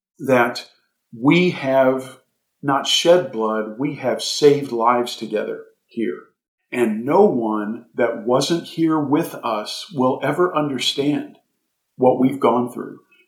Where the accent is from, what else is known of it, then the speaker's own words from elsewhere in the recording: Austin, Texas, United States; And I grew up in the Austin area, but my family's from Abilene, long history of West Texas cowboy folks.